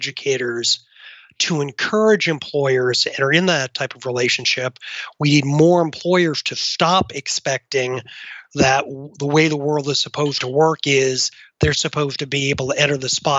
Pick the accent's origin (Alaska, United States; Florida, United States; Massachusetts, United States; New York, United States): Massachusetts, United States; Boston; of course, I'm from Boston